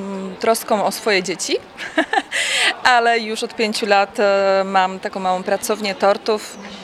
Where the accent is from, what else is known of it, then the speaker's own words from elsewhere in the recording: Tupesy, Zlín Region, Czechia; now in Poland; pochodzę z Czech, z miejscowości Tupesy. Jest to chyba około godzinki w stronę Brna.